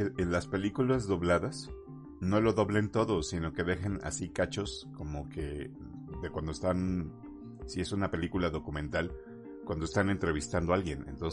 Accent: Mexico; yo también me puedo poner a exigir como ciudadano mexicano

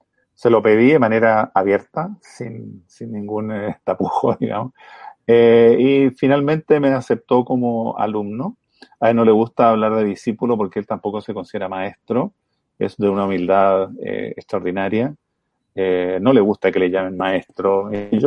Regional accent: Chile; yo estoy en Chile, soy chileno, a lo mejor por el acento ya se empieza a notar.

